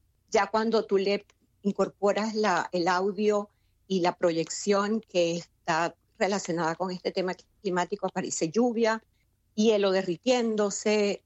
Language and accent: Spanish; Venezuela; also born or lived in United States; Yo soy venezolana y resido y vivo en Venezuela, ¿no? Aun cuando mi carrera empezó en los Estados Unidos, incursioné en el arte allá. Y después vino la pandemia, me tocó acá en Venezuela.